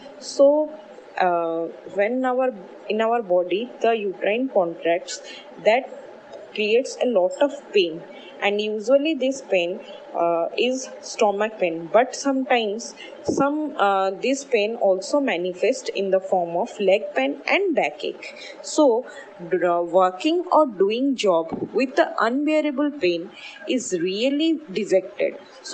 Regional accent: Rajasthan, India; I am from Rajasthan.

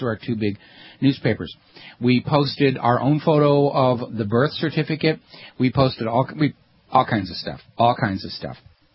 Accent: Boston, Massachusetts, United States; born there; My father is from Shanghai, China. I was born in Boston, and my mother's an American.

